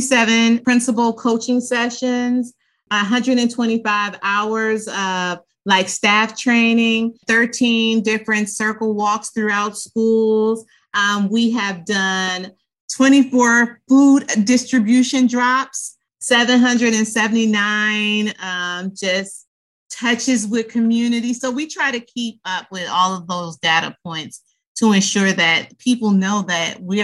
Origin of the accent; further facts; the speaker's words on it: Midwest, United States; And so, because I'm from the Midwest as well